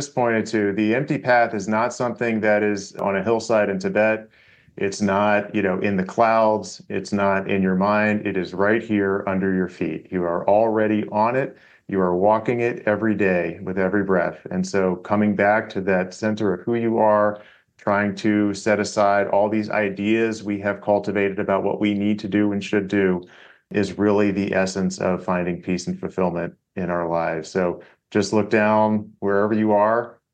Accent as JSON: {"language": "English", "region": "Virginia", "country": "United States", "said": "some book events in Colorado and my home state of Virginia coming up"}